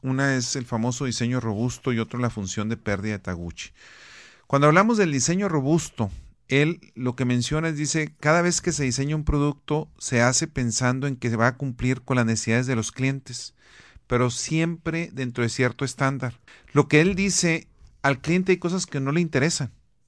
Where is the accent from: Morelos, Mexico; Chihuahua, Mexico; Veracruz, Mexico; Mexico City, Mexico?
Chihuahua, Mexico; en el estado de Chihuahua, de donde soy originario.